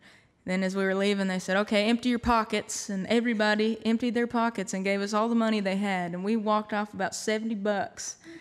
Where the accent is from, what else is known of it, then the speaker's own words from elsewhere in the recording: Kentucky, United States; I'm like, "I'm from Kentucky. … My friend Montana's with me. She plays banjo."